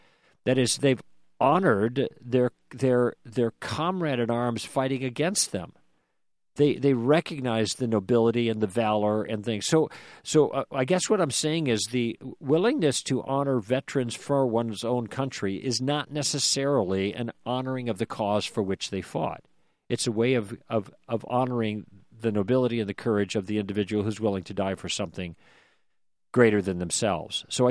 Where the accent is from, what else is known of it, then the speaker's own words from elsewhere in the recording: United States; this could sound completely self-serving for me speaking as an American